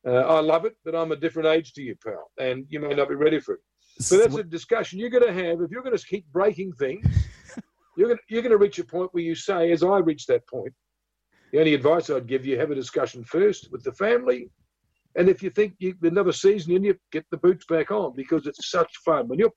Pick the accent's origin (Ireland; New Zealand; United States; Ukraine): New Zealand; now in Adelaide, Australia; Oh, I'm from New Zealand, I love playing rugby.